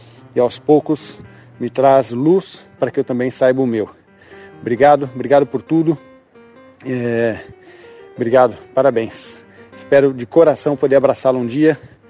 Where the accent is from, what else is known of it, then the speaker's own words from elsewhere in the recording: Rio Claro, São Paulo, Brazil; Sou aqui de Rio Claro